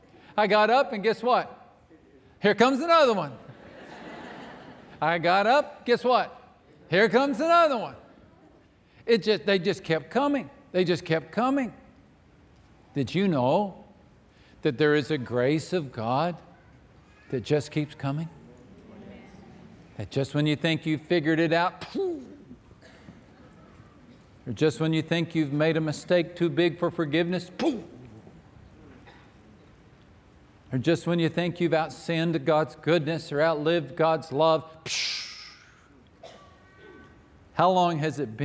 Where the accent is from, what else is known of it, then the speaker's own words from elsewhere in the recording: Texas, United States; But I grew up in West Texas, and I don't know if you've ever seen pictures of West Texas.